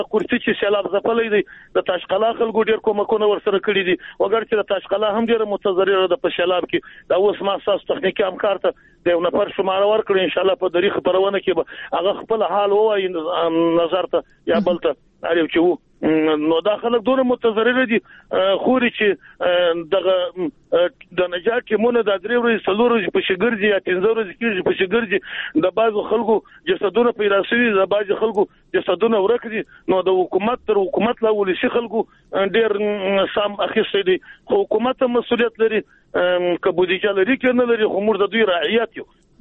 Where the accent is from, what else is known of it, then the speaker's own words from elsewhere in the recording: Jowzjan, Afghanistan; موږ خو د جوزجان د ولایت یو، دلته هم سیلونه راغلي دي.